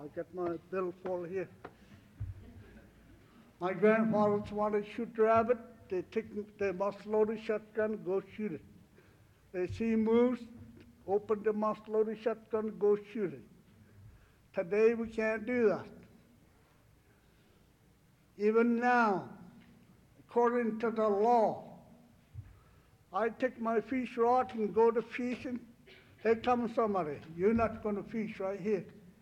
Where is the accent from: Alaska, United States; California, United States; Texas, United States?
Alaska, United States; I'm Indian, I don't know how did I gonna figure it. I don't know where that 40 million acres land been said it. I really don't know. I think whole Alaska, I think that's mine.